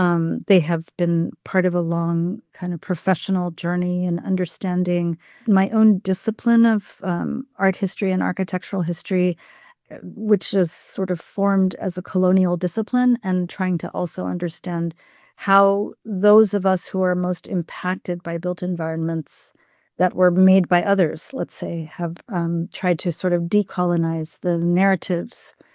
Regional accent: Chennai, Tamil Nadu, India; born there; also born or lived in United States; I was born in Chennai in India, which was called Madras at the time that I was born there. I've lived between India and the United States for most of my life. I've lived all over the world, but these are the two main places I've lived.

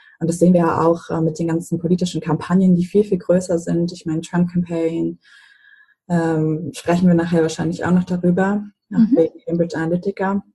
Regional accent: Mecklenburg-Vorpommern, Germany; Also ich komme ursprünglich aus Mecklenburg und da ist dieses Mindset, okay, wie was der Bauer nicht kennt, das ist er nicht so.

